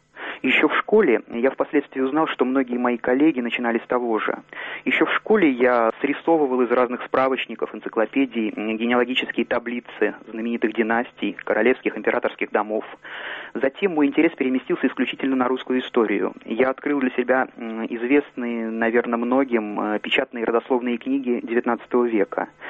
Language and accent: Russian; Moscow, Russia; moved away as an adult; now in Geneva, Switzerland; Я москвич.